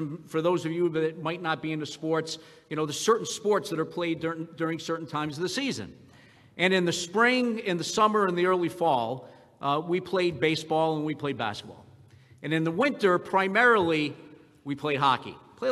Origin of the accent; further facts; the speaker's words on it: Providence, Rhode Island, United States; Well, I grew up in the Italian hood in Providence, Rhode Island.